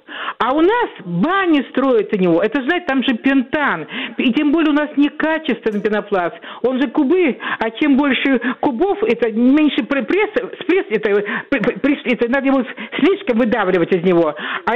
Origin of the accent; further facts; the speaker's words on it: Moscow, Russia; Вот в Москве, я москвичка